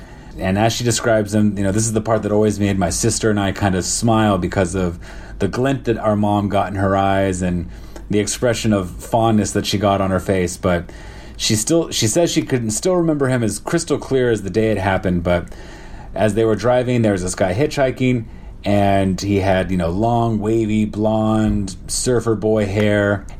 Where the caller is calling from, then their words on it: Shanghai, China; I'm calling from Shanghai, China, and I'm on my 12th day of my 14-day quarantine here in Shanghai.